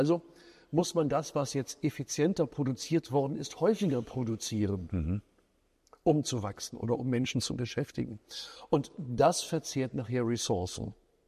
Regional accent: Rhineland, Germany; Ich komme aus dem Rheinland.

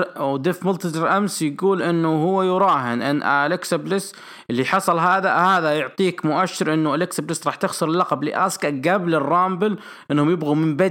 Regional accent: Al-Qassim, Saudi Arabia; سمي عندنا بالقصيم

